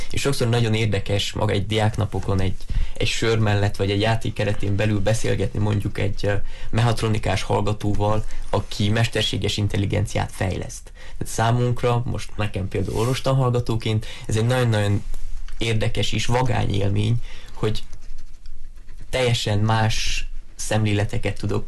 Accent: Gheorgheni, Harghita, Romania; Nem, én Gyergyószentmiklósi vagyok.

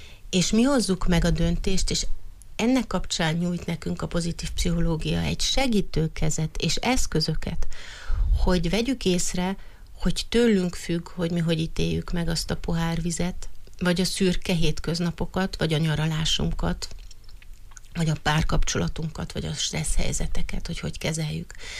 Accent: Târgu Mureș, Mureș County, Romania; és azóta ott élek, ott érettségiztem, ott jártam az egyetemet, és ott végeztem a továbbképzéseimet. Itt születtem Marosvásárhelyen.

